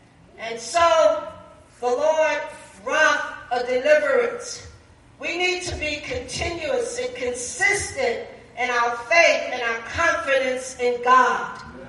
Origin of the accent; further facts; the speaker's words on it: India; I said, yes, I'm Indian.